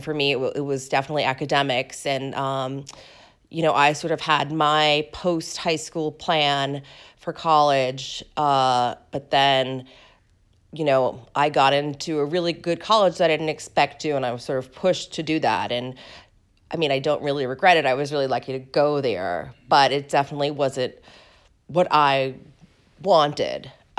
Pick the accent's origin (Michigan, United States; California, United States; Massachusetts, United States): Massachusetts, United States; Boston; Yes, and so I grew up in Boston, so it would have been nice to leave Boston, but actually going to school in Boston/Cambridge is, you know, so awesome and so much fun.